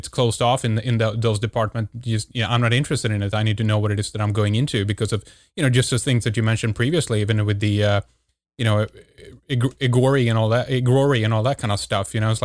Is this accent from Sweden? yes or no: yes; Sweden; I'm from Sweden, so there's about, you know, 7-8 million Swedes.